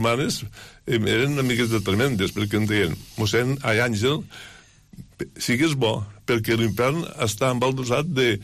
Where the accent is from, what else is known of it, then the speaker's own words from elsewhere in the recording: Catalonia, Spain; born there; vaig néixer amb el Pas, un poble petit. En aquell temps no era tan petit, perquè hi havia unes mines de carbó, hi havia uns 500 habitants, ara no, ara hi ha 20 persones o 25.